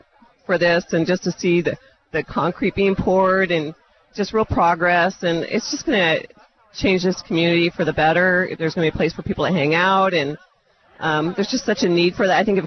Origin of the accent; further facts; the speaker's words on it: Tacoma, Washington, United States; I'm from Tacoma, so I don't know a lot of people